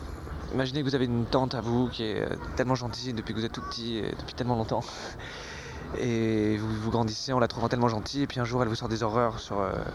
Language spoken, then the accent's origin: French; Paris, Île-de-France, France; Je suis originaire de Paris, mais en même temps, il y a un truc qui m'a attiré aussi dans cette histoire